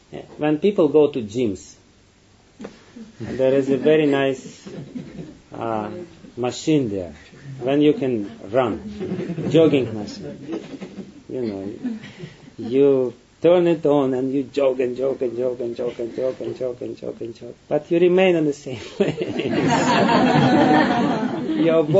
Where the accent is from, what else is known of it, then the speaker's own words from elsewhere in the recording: Russia; English is a second language; Like I'm coming from Russian background. And in Russia, the people, they tried for 70 years, for 70 plus years, they tried to arrange the whole system of the state as a religion without God.